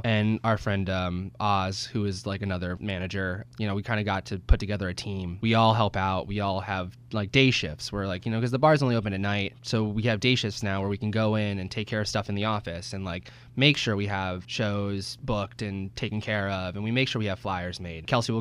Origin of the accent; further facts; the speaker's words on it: New Brunswick, New Jersey, United States; I live in New Brunswick. I'm actually a native. I was born and raised in New Brunswick.